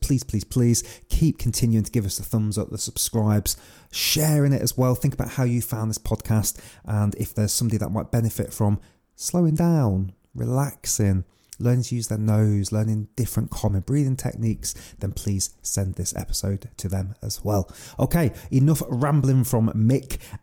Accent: England, United Kingdom; So my claim to fame is I'm half Irish, but you know, I was brought up in England

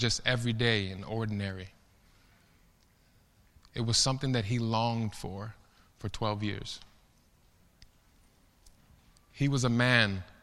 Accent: Chicago, Illinois, United States; Like I told you, I grew up in Chicago. And I grew up in a pretty bad environment.

